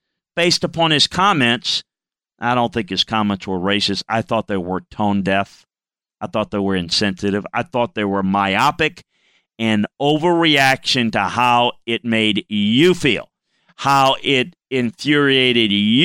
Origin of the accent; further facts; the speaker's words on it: Louisiana, United States; Look, I grew up in South Louisiana. We had two school systems in my little town.